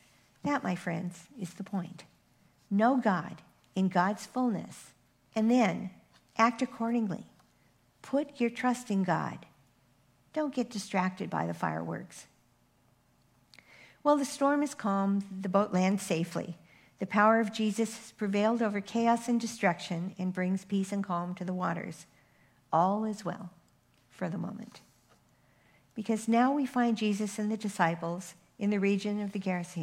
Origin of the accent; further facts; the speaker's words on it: Thousand Oaks, California, United States; When I was in England and I was asked, where are you from? I said, Los Angeles. Why? Because no one in England has ever heard of Thousand Oaks.